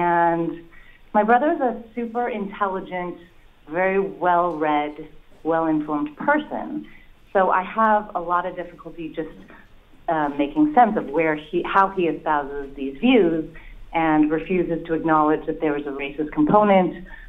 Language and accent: English; United States; I'm Chinese American and my brother is extremely conservative.